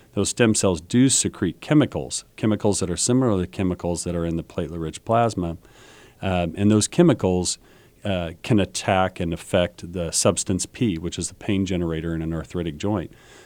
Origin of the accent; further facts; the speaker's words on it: Ellsworth, Kansas, United States; I grew up in Kansas. I'm from Ellsworth, Kansas originally.